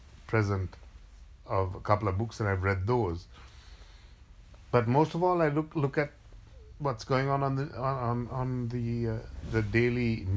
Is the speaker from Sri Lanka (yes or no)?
yes; Sri Lanka; Families were important when I was growing up. And because Sri Lanka is so small